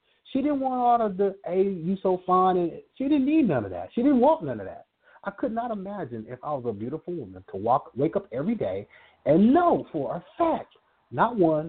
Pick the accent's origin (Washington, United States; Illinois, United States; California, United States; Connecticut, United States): California, United States; Los Angeles; also born or lived in Inglewood; So, growing up in Inglewood, I was born in Inglewood. I grew up in Los Angeles.